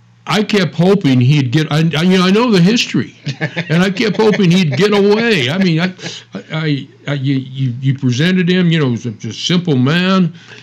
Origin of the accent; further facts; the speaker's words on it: New Mexico, United States; a New Mexico boy myself. And I think, you know, I grew up in Lincoln County, so Billy the Kid is our hero.